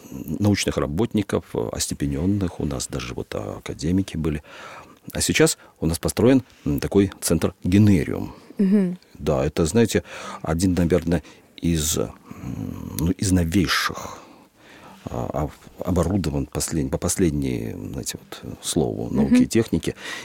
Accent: Grodno, Grodno Region, Belarus; moved away as an adult; also born or lived in Moscow; Я из семьи военнослужащих. Родился в Москве. Всю жизнь, фактически, свою юность, детские годы, все это я провел в Беларуси, в Западной Беларуси.

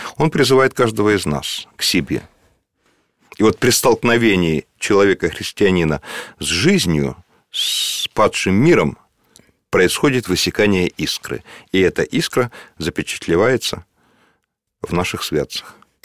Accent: Russia; Вот ледоход, да, большая река, вот я вырос на Ангаре.

